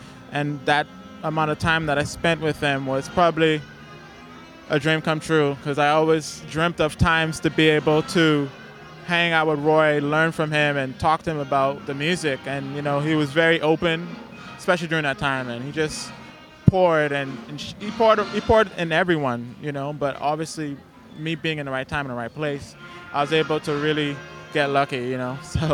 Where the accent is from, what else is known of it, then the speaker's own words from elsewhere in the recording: Bahamas; I'm originally from the Bahamas.